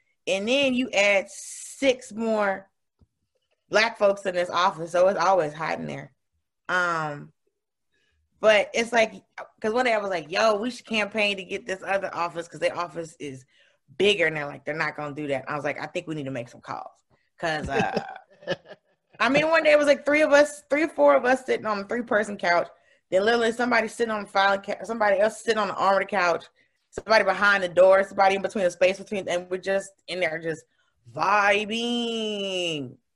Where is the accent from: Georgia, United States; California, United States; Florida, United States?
Georgia, United States; Atlanta; And I was like, I'm from Atlanta. It's owned by Black people.